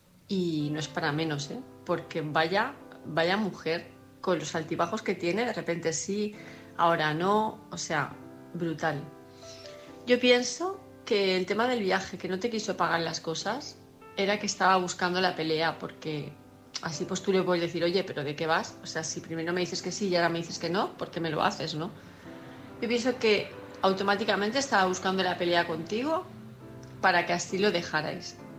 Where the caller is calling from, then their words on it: Palma de Mallorca, Balearic Islands, Spain; de Palma de Mallorca